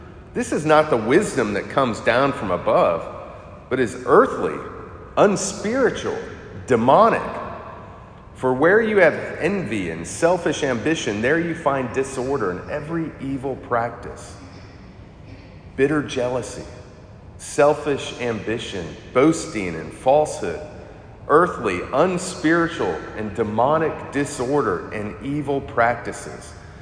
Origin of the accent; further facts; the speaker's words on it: Oklahoma, United States; because I grew up in Oklahoma and the closest team was Dallas, and everyone in Oklahoma seemed to love the Dallas Cowboys.